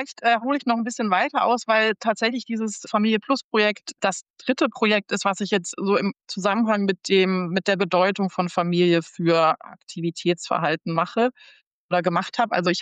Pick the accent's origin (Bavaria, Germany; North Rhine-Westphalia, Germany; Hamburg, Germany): Hamburg, Germany; im März 2022 dann letztendlich in Hamburg gelandet. Wieder zurück. Also ich komme aus Hamburg und war dann viele Jahre woanders und bin jetzt back to the roots wieder in der Heimat.